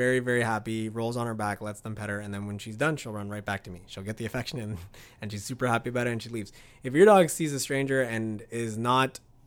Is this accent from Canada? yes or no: yes; Scarborough, Ontario, Canada; I grew up in Scarborough. I don't know if you guys know where Scarborough is, but Scarborough is the backyard breeding capital of the planet.